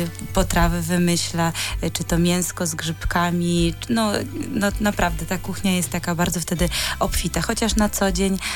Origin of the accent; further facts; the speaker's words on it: Ukraine; ponieważ jestem Ukrainką, pochodzę z Ukrainy